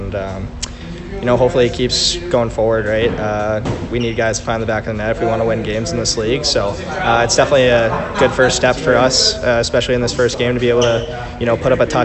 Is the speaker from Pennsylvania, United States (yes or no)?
no; Boston, Massachusetts, United States; from Boston, Massachusetts, and 18 years old.